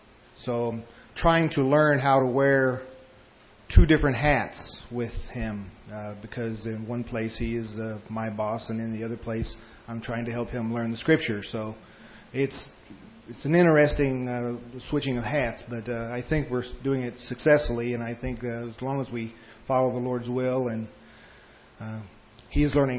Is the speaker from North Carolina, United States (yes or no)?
no; Tucson, Arizona, United States; from Tucson, Arizona.